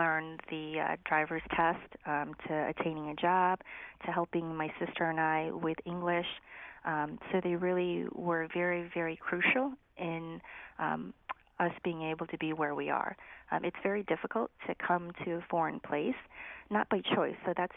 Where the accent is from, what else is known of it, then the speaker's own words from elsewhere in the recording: Laos; now in Connecticut, United States; So I am a refugee from Laos. I consider myself Chinese Lao American. We were very fortunate to be able to come to the United States because we had sponsorship from a church in Wallingford.